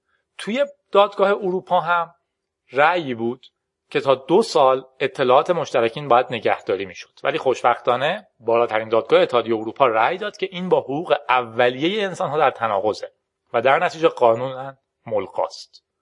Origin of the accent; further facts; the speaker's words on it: Iran; به هر حال ما ایرانیم، اونجا آلمانه.